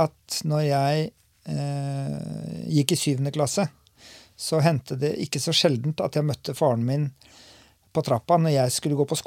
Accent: Lunde, Telemark, Norway; also born or lived in Oslo; Så jeg var bare liten guttunge når vi flyttet til Lunde, men jeg husker litt fra Oslo, og ellers så har jeg oppveksten min I Lunde da.

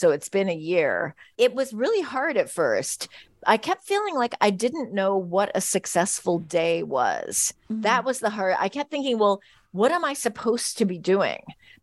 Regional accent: San Francisco, California, United States; growing up in San Francisco in the 70s, I saw a lot of parents who wanted to get rid of that barrier.

